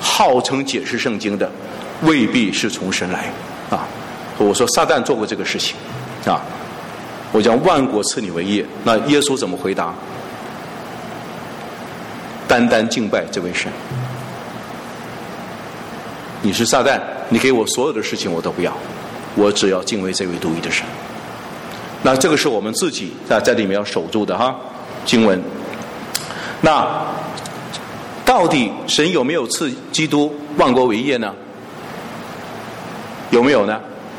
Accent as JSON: {"language": "Chinese", "country": "China", "said": "这个有实现，我们今天中国人就是见证者之一，是吧？"}